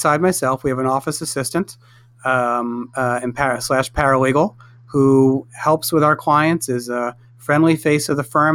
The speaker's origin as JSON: {"language": "English", "region": "New York", "country": "United States", "tie": "born or raised there", "said": "You know, growing up in New York, I was a renter for a very long time, and bought a house."}